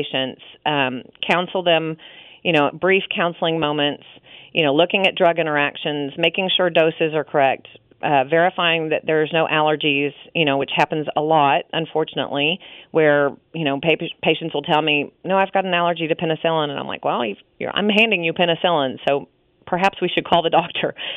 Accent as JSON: {"language": "English", "town": "Dallas", "region": "Texas", "country": "United States", "also_born_or_lived": "Oklahoma", "moved": "as an adult", "said": "Yeah, I'm originally from Dallas, and I had moved to a small college community in western Oklahoma, about 5 hours away from any family"}